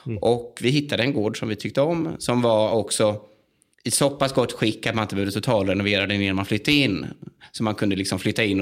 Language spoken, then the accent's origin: Swedish; Västra Götaland County, Sweden; moved away as an adult; now in Italy; Men jag är född och uppvuxen i Västergötland.